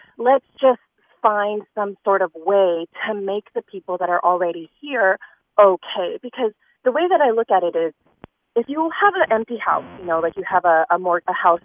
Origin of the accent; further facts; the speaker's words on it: United States; born there; No, I was born in the United States. I am first generation.